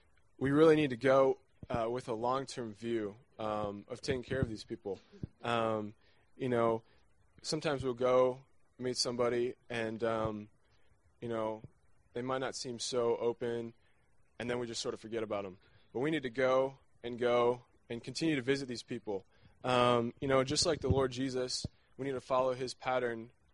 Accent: Lubbock, Texas, United States; and we're from Lubbock, and we go to Texas Tech.

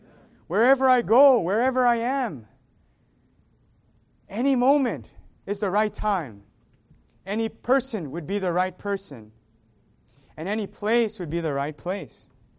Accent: Northeast, United States; And I'm like, "I grew up in the Northeast, man. Like, ain't no way I'm giving you my phone.

